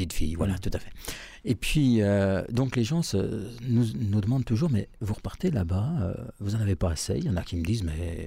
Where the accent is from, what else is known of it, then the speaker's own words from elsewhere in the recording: France; Ah oui, bien sûr, je suis français.